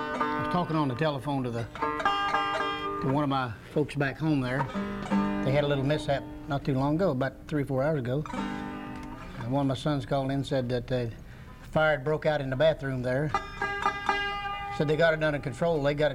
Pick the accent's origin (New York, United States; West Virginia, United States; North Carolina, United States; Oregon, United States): West Virginia, United States; Beckley; except I was born in West Virginia and half-raised over around Beckley, West Virginia, if you folks know where that's at.